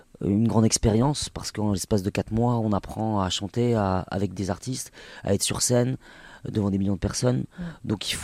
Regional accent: Nouvelle-Aquitaine, France; J'ai grandi au Pays Basque, parce que je suis basque. … J'ai grandi dans un village, dans une montagne, pas loin de Saint-Jean-de-Luz.

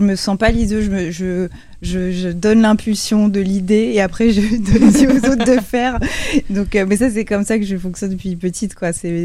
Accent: Paris, Île-de-France, France; also born or lived in Cannes; je suis née à Cannes et j'ai grandi à Paris, dans le centre de Paris.

